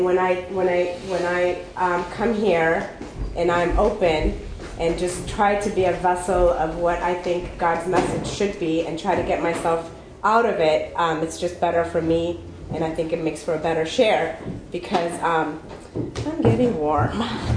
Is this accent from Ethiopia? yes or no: yes; Addis Ababa, Ethiopia; I am a child of immigrants. I was born in Ethiopia, in a town called Addis Ababa.